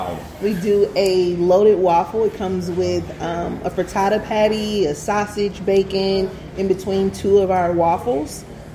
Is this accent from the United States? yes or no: yes; St. Louis, Missouri, United States; I am from St. Louis. My family originates from the South. My mom and grandma come from a small town called Humboldt, Tennessee.